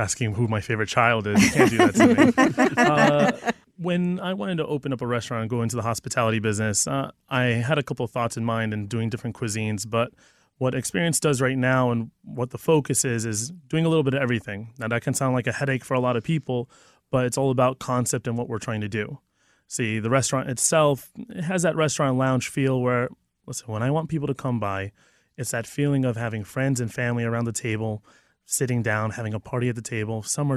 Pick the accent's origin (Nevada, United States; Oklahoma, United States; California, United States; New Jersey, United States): New Jersey, United States; my upbringing, I'm half Filipino, half Puerto Rican. My beautiful wife is Indian. I grew up in Jersey, so I'm Italian trained.